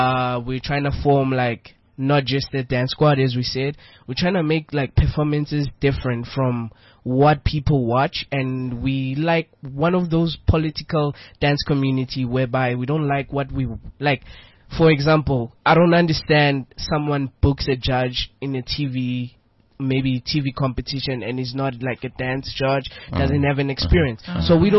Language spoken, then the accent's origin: English; South Africa; but we're trying to push the vibe that as South African we should help each other as dancers